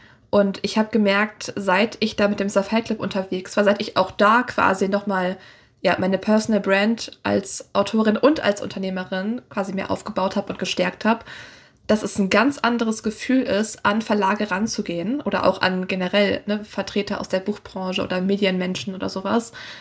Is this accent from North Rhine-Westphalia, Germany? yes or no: yes; North Rhine-Westphalia, Germany; ich komme auch nicht aus Österreich, ich komme aus der Nähe von Köln und ich komme extra nach Österreich dafür.